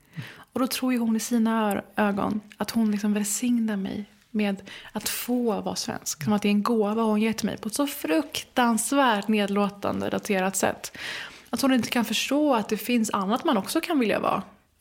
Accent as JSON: {"language": "Swedish", "country": "Iran", "said": "För vi är väldigt familjeorienterade iranier."}